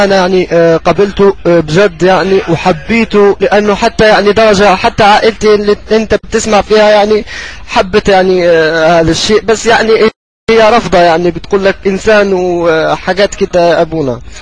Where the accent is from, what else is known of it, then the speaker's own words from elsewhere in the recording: Oran, Oran Province, Algeria; أنا من وهران يا أخي